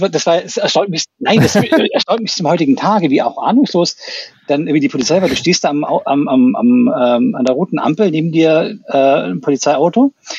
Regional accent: Baden-Württemberg, Germany; ich bin ja aufgewachsen im Schwäbischen, unweit der Schwäbischen Alb. Da gab es auch Berge, die man rauf und runter fahren konnte.

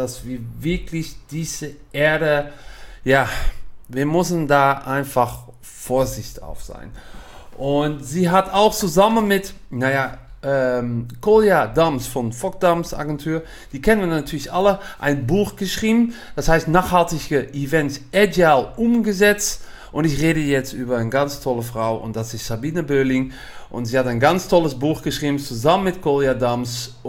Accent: Netherlands; German is a second language; Man hört es auch ein bisschen. Ich komme aus Holland

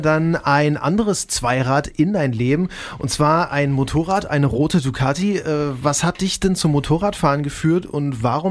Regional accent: Oschersleben, Saxony-Anhalt, Germany; Weil ich komme aus Oschersleben, da ist eine Rennstrecke

